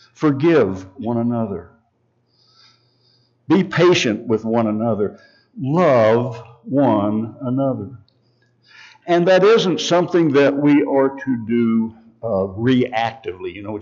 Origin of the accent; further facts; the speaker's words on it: Bartlesville, Oklahoma, United States; She was raised in First Baptist Church, Bartlesville, Oklahoma, a great church. And I was raised in the First Nazarene Church, some blocks away from that church, the Baptist Church.